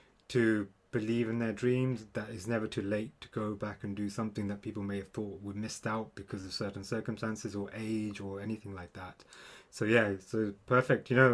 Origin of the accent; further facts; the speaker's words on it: London, United Kingdom; you mentioned being born in the 80s, so we're quite similar ages, but, you know, I've kind of been born and brought up in London, in the UK.